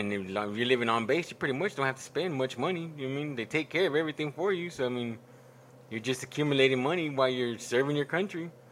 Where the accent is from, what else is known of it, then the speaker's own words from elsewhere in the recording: Corpus Christi, Texas, United States; also born or lived in Houston; I'm from Corpus Christi, Texas.